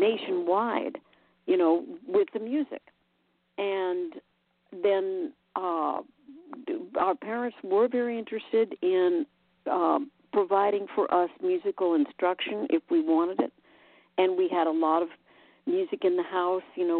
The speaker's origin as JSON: {"language": "English", "town": "Chapel Hill", "region": "North Carolina", "country": "United States", "tie": "born or raised there", "said": "we were raised up in Chapel Hill, North Carolina, and there was a lot of great music that was coming through that town. It's a university town"}